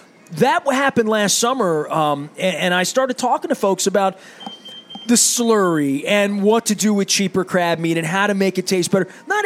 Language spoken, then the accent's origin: English; Dundalk, Maryland, United States; You know, we grew up poor in Dundalk.